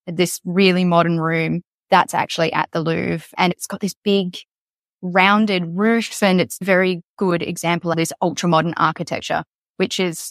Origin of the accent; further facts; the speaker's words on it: Australia; And we know that. We're Australian. Of course we know that he's world champion material.